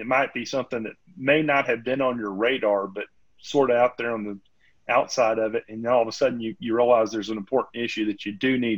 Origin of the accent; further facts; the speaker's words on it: Georgia, United States; growing up in South Georgia, we didn't have a drying machine. We had a clothesline, and the clothesline throughout the town is invariably in everybody's backyard.